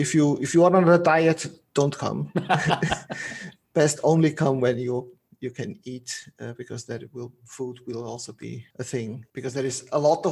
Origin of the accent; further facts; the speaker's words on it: Zurich, Switzerland; English is a second language; also born or lived in Portugal; I grew up in Switzerland most of my life, so this very strong Zurich accent keeps popping up in Germanic languages.